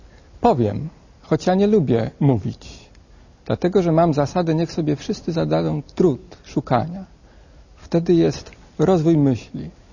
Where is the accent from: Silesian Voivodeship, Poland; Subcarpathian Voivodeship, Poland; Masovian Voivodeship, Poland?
Subcarpathian Voivodeship, Poland; Stalowa Wola; rodem jestem ze Stalowej Woli, z Polski. Także Polak, Polka mnie zrodziła i z jej piersi wyssałem być ojczyźnie wiernym.